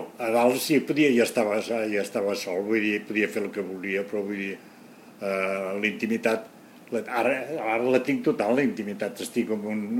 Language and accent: Catalan; Catalonia, Spain; escolta, que no veus que sóc català